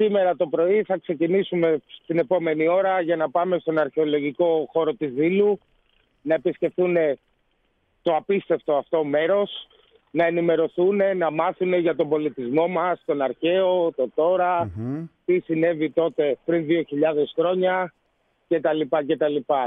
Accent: Piraeus, Attica, Greece; born or raised there

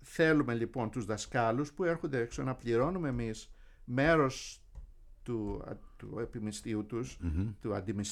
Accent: Peloponnese, Greece; Εγώ είμαι περισσότερο Μανιάτης από Μεσσίνης, γιατί είμαστε και λίγο τοπικιστές.

